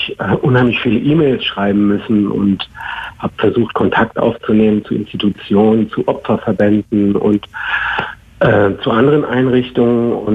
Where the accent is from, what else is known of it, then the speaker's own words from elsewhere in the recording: Mannheim, Baden-Württemberg, Germany; in meiner Heimatstadt Mannheim.